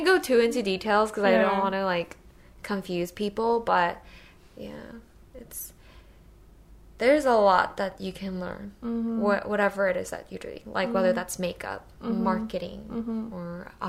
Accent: California, United States; now in South Korea; since I grew up in Cali most

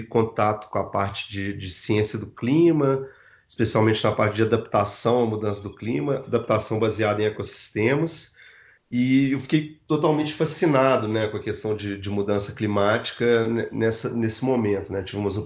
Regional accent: Belo Horizonte, Minas Gerais, Brazil; E eu sou de Belo Horizonte, né, minha trajetória toda aqui

